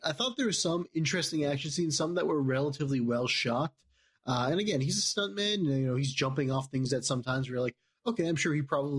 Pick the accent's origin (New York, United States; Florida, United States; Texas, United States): Texas, United States; I'm a Texan, and I should be able to pronounce this word, but I can't.